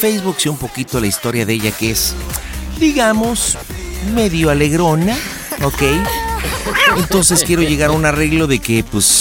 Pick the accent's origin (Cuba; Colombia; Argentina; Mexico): Cuba; now in United States; Soy cubano.